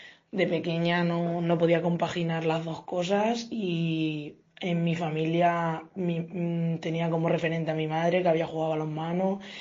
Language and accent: Spanish; Puertollano, Castilla-La Mancha, Spain; en Puerto Llano, que es mi ciudad natal, estuve jugando hasta cadete segundo año. En esa edad tuve que jugar en mi pueblo y en otro